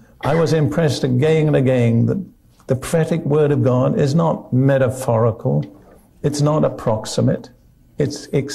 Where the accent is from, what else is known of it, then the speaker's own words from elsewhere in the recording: United Kingdom; And being British, I was interested to notice